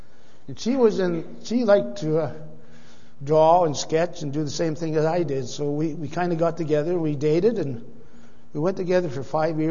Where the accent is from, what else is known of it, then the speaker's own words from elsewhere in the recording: Woodstock, Ontario, Canada; born there; When I was born in Woodstock, Ontario, 1942, December 8th, and my parents were Christians. They were very dedicated Christians and went to the Salvation Army, and we grew up in the Salvation Army.